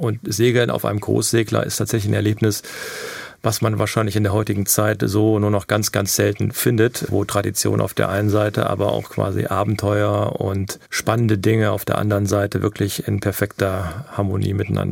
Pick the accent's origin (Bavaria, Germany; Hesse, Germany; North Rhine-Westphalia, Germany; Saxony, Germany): Hesse, Germany; Und ich komme ja nun aus Nordhessen und in den 80er Jahren muss das dann halt gewesen sein